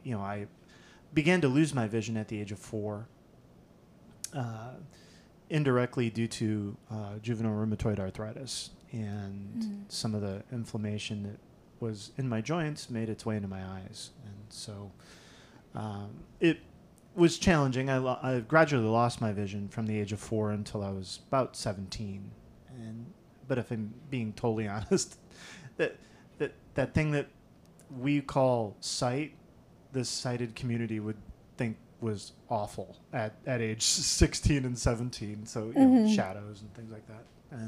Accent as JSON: {"language": "English", "town": "Dubuque", "region": "Iowa", "country": "United States", "tie": "born or raised there", "said": "I was born and raised in Iowa in a town called Dubuque, which is on the Mississippi River on the eastern side of Iowa, across from Illinois and Wisconsin."}